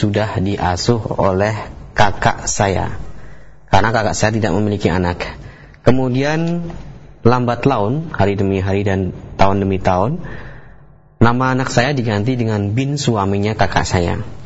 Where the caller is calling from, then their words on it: Kayu Manis, Jakarta, Indonesia; saya dari … di Kayu Manis